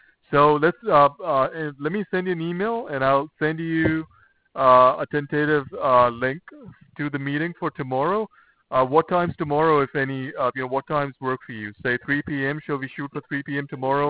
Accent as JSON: {"language": "English", "country": "Australia", "said": "I come from Australia"}